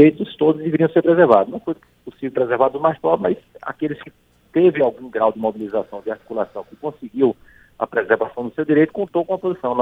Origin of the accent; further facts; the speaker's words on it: Bahia, Brazil; born there; Várzea do Poço e Várzea da Roça, exatamente uma região no interior da Bahia, onde eu nasci, muito seca, semiárido